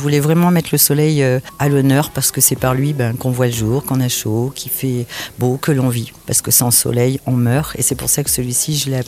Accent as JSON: {"language": "French", "region": "Nouvelle-Aquitaine", "country": "France", "said": "Moi je suis originaire de la Corrèze et ça fait maintenant 11 ans que je vis dans ce Gers magnifique."}